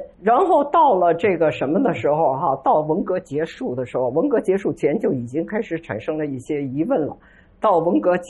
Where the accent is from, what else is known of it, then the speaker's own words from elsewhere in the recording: Huaibei, Anhui, China; 我家老家淮北，就是安徽的淮北